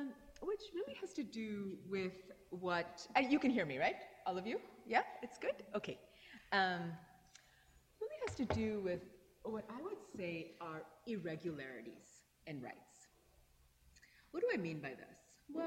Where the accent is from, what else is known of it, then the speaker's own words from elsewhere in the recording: India; born there; A good example of this is, I was born in India, right?